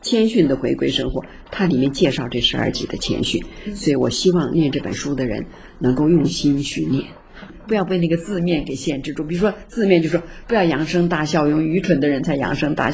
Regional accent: China; 天主永远给人一个出路，我们中国人讲一句话说上天有好生之德

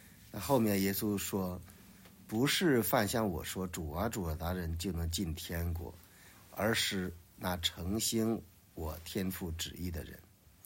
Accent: China; 那我们中国人说第二，可能没人敢说第一。我们中国在基建方面、建造方面，那绝对是第一。

